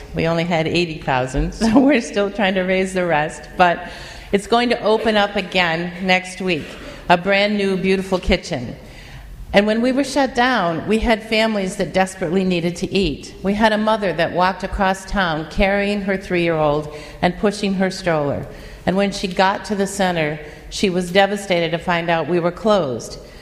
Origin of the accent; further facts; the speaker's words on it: Mount Pleasant, Michigan, United States; When I was a little girl, I grew up in Mount Pleasant, Michigan with my mother and my two sisters. We were the only divorced family in town.